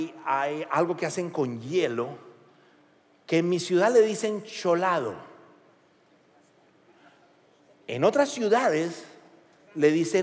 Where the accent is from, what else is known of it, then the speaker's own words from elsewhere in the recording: Venezuela; minuta en mi país es un documento legal. Y creo que para América del Sur es un documento legal. Una minuta en Venezuela, lo leí completamente, es un papel firmado, documentado, escrito y notarizado.